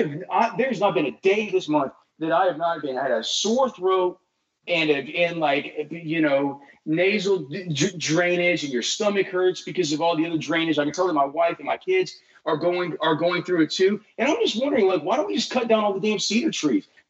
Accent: Westlake, United States; I grew up in Westlake, so I mean, I was pretty used to these cedar trees.

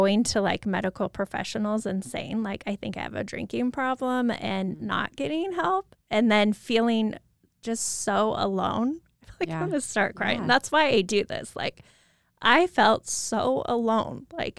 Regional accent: Moscow, Idaho, United States; so I grew up in Moscow.

